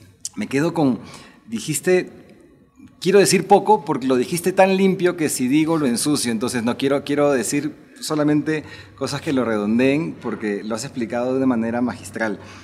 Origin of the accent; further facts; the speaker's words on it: Peru; Yo soy peruano y muy orgulloso de mis raíces peruanas, tanto como de las mexicanas.